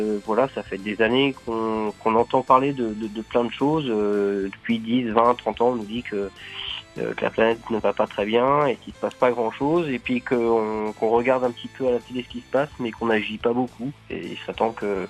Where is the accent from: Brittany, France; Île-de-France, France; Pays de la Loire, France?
Pays de la Loire, France; Nantes; puisqu'on est nantais